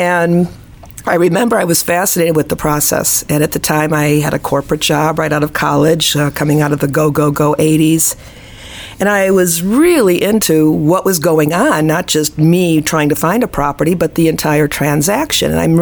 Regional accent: Gary, Indiana, United States; I'm originally from the Midwest, the Chicago area. I was born in the beautiful city of Gary, Indiana.

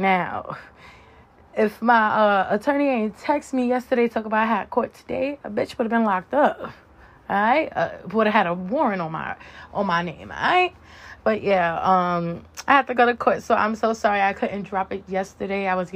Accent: United States; I know y'all was going to be there because, you know, I am from the United States.

